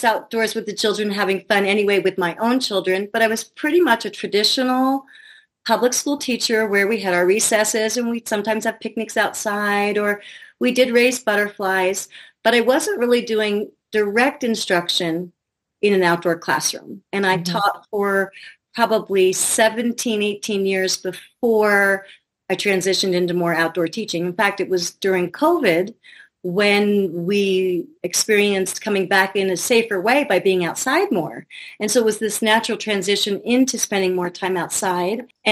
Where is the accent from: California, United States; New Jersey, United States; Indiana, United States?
New Jersey, United States; but I was born in New Jersey, upper New Jersey, which is very beautiful and rural. And we lived in a house in the woods by a lake.